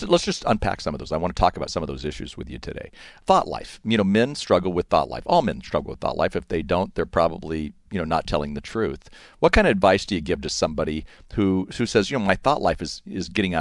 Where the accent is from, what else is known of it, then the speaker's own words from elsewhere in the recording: California, United States; I grew up here in Orange County, so it was some guys from my baseball team who we all got back together